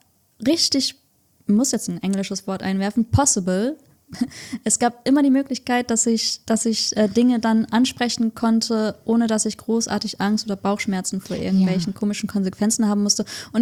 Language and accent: German; Hamburg, Germany; born or raised there; also born or lived in Indonesia